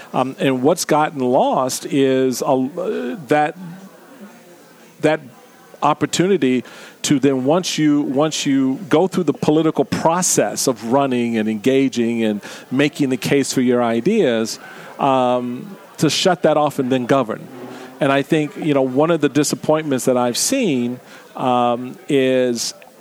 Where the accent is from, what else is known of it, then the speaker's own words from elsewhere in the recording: Washington, District of Columbia, United States; I grew up in Washington, D.C., I'm a native Washingtonian, outnumbered 10 to 1 growing up.